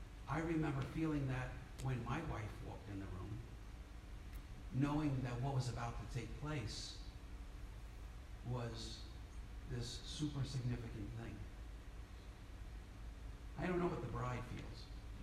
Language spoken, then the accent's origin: English; United States; But because I'm an American, I can fall into the trap of only seeing myself sitting here in the congregation.